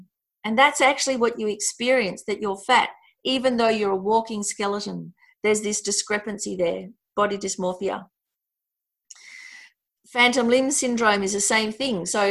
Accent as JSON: {"language": "English", "country": "Australia", "said": "If we're Australian and we go overseas, whether we are aware of it or not, we represent Australia. How we are is how other people will relate with Australians."}